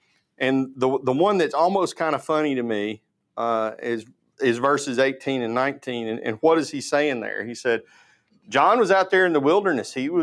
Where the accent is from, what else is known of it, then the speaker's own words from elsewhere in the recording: Tennessee, United States; I grew up in Tennessee, and I tell people that if you grew up in Tennessee and you graduated from college, you don't move to Alabama.